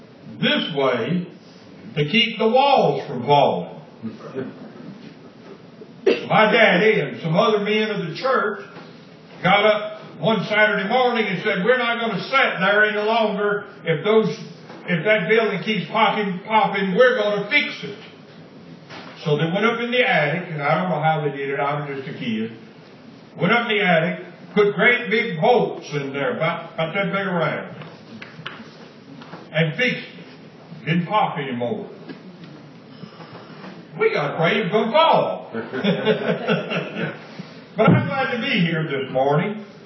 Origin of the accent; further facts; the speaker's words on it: Tullahoma, Tennessee, United States; And I grew up in the Tullahoma First Church.